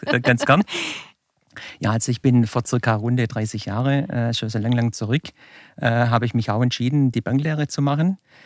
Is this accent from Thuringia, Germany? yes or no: yes; Oberhof, Thuringia, Germany; Aus meinem Heimatort Oberhof, da kommen wir jetzt gleich drauf zu sprechen